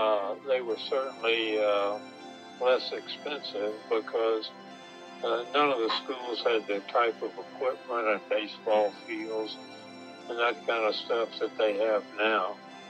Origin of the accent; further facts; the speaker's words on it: San Antonio, Texas, United States; also born or lived in Florida; Well, my family moved several times while I was young, but I spent the first years till I was in the sixth grade in Florida, and then they moved to Texas, and I went to junior high and high school in San Antonio, Texas.